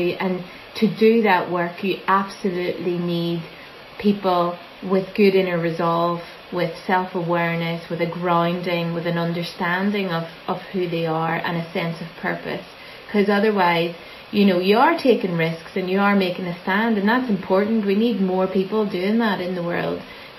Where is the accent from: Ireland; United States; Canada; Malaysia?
Ireland; I'm Irish, you know that.